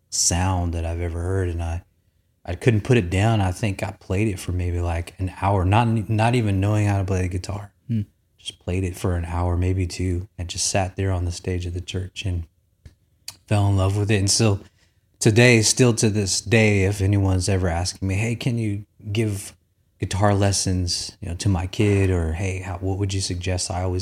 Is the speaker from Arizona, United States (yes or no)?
no; California, United States; So I'm from California. That's where I spent the majority of my childhood.